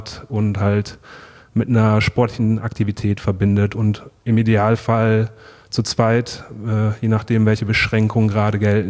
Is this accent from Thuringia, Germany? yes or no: no; Cologne, North Rhine-Westphalia, Germany